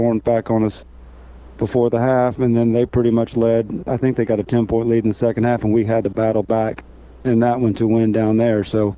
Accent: Nashville, Tennessee, United States; Absolutely. Yes, I'm from Nashville.

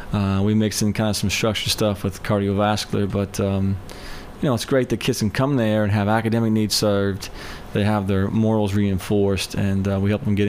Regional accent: Fairdale, Kentucky, United States; I grew up in Fairdale, Kentucky. Metropolis of about 7,000-8,000 people back then, about 20 miles south of Louisville.

